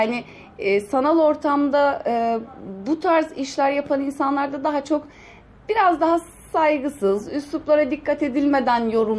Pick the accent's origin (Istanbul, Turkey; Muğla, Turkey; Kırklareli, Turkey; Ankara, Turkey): Ankara, Turkey; born there; now in Antalya, Turkey; Yani Ankara doğumluyum. 22 yıldır Antalya'dayım.